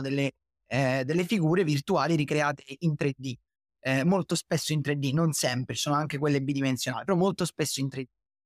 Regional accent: Calabria, Italy; questo ragazzo che si chiama Giulio, che è del mio stesso paese, in Calabria, perché io sono calabrese.

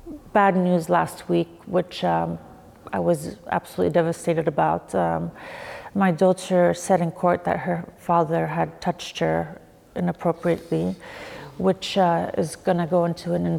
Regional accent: United States; Yes, I grew up in the States and, right. you know, coming into the royal family as an American was something, you know, completely new.

